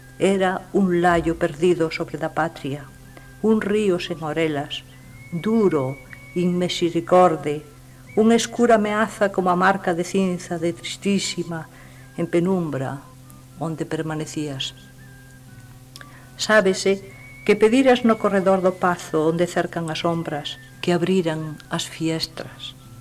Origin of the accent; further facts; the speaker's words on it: Viveiro, Galicia, Spain; Pero despois terminei a miña infancia en Viveiro e os dous sitios son para min entrañables.